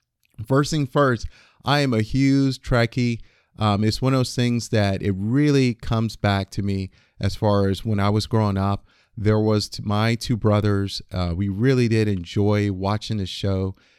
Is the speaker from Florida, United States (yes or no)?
yes; Florida, United States; I grew up in Florida as part of the South